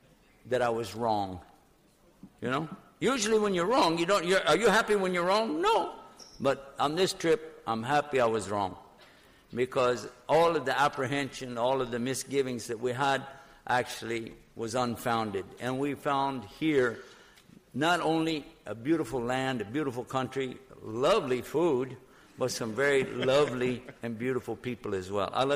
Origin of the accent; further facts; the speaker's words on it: Texas, United States; I'm from Texas.